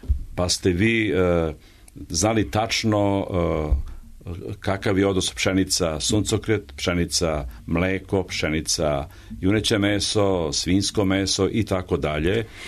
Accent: Vojvodina, Serbia; znam te banatske, ja sam iz Banata

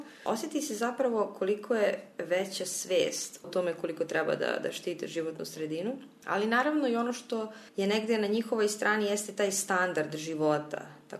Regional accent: Kovačica, Vojvodina, Serbia; pošto dolazim iz Kovačice pokrivam slovački jezik

